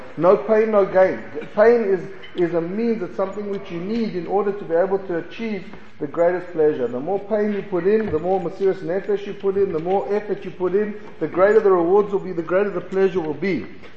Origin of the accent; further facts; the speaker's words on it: South Africa; I come from South Africa, so I'll speak about what I enjoy.